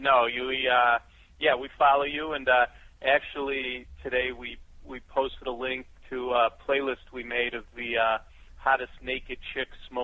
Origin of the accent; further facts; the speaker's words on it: Chicago, Illinois, United States; I just happened to be standing next to a guy that had a radio show in my hometown of Chicago